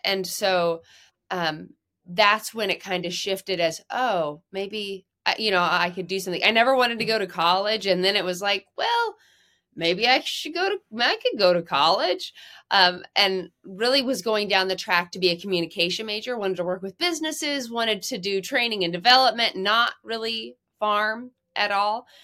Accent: Nebraska, United States; So grew up central Nebraska area, and my dad did Simmental Angus cattle, had a small beef cattle herd, and then did some crop farming with corn, soybeans, and hay.

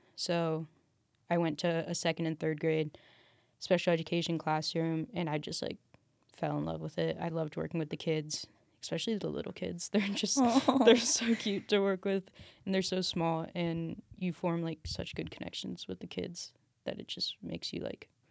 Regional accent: Columbus, Ohio, United States; I am a first year at Cincinnati. I am a special education major, and I'm from Columbus.

